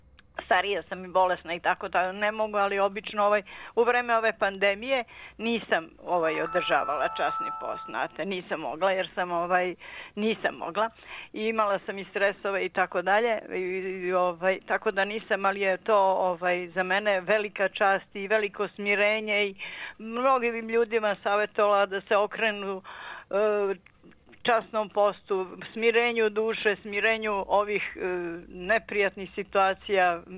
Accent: Sibnica, Belgrade, Serbia; born there; ja sam rođena na Kosmaju tu, selo Sibnica

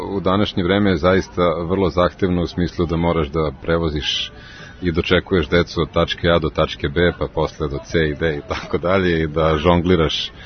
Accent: Belgrade, Serbia; Ja sam odrastao na Dorćolu

